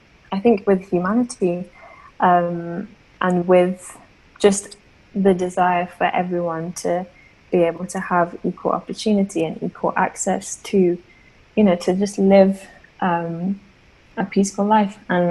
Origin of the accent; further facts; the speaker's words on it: Trinidad & Tobago; I am a person of color. I'm originally Trinidadian with a Sri Lankan mother. So like mixed heritage.